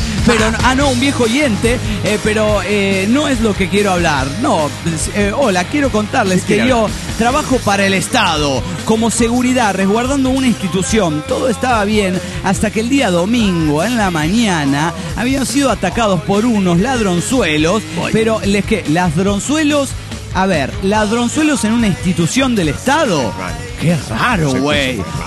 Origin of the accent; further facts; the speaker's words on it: Guadalajara, Jalisco, Mexico; de Guadalajara, Jalisco, México.